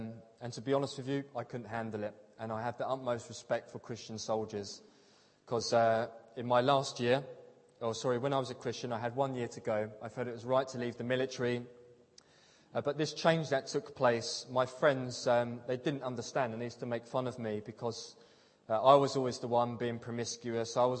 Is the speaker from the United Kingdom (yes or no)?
yes; East of England, United Kingdom; accent: Essex; And here I am with my dodgy Essex accent, 34